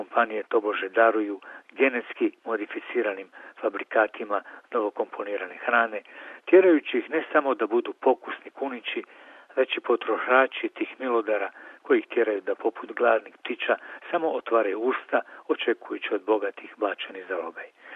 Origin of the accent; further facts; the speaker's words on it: Croatia; nemaju zasigurno toliko dobre i bogate zemlje kao mi Hrvati